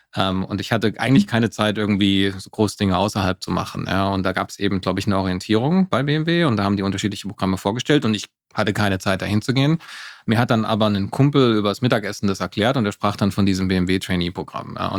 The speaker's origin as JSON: {"language": "German", "town": "Freiburg", "region": "Baden-Württemberg", "country": "Germany", "tie": "born or raised there", "said": "ich bin in Köln geboren. Das steht auf dem Ausweis. Da habe ich aber auch nur die ersten 3 Jahre in meinem Leben gelebt und dann den Rest meiner Jugend bin ich in Freiburg aufgewachsen, zur Schule gegangen. Also von dem her sage ich immer, ich bin Freiburger"}